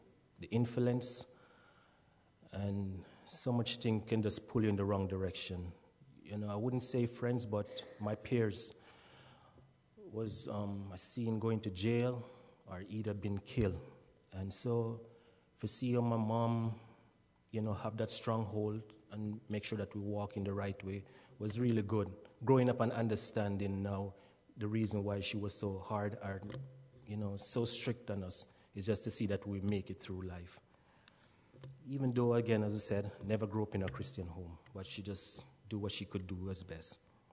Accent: Kingston, Jamaica; born there; I was born in Kingston, Jamaica. Elders of 9 children, and that's 8 boy and 1 girl

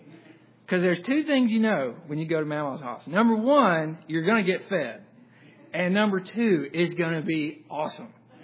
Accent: Jackson, Mississippi, United States; And then they asked, where are you from? And I said, I'm from Jackson, Mississippi.

